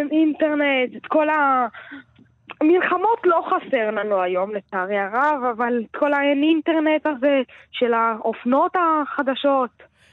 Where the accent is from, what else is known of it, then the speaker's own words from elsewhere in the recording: Tel Aviv, Tel Aviv District, Israel; אני מתל אביב, בן 11 וחצי, עולה לכיתה וב.